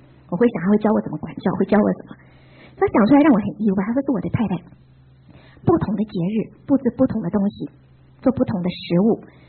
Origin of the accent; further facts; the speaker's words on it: Taiwan; 因为我家是台湾的所谓的外省人的第二代，我爸爸妈妈是很早就到台湾来了